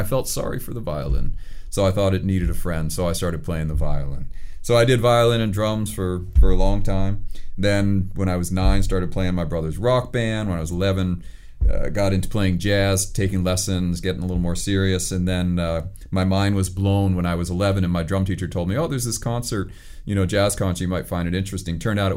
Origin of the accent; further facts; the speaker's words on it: East Lansing, Michigan, United States; born there; So I was born in East Lansing, Michigan. My parents both taught at Michigan State University, so I came out of a kind of an academic environment